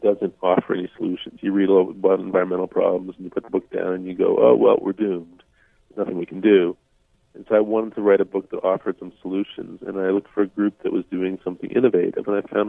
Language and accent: English; Virginia, United States; And I grew up mostly in Virginia and saw a lot of racism and a lot of violence, too, as a kid.